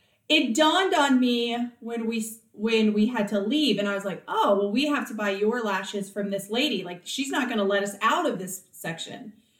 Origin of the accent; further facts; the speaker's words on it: Virginia Beach, Virginia, United States; I grew up in Virginia Beach, pretty safe area, right?